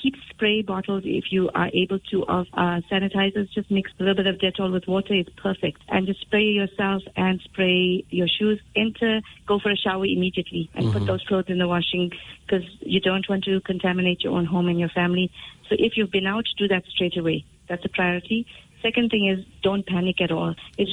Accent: South Africa; as a Muslim community and as South African Muslims and as a South African nation.

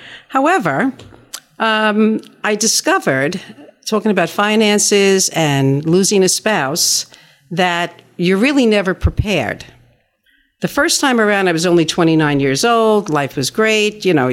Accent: New Rochelle, New York, United States; I come from New Rochelle.

